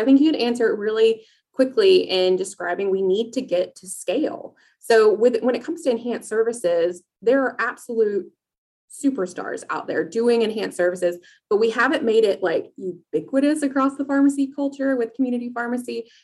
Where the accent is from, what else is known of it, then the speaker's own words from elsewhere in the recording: Georgia, United States; I went back to my hometown in Hayhire, Georgia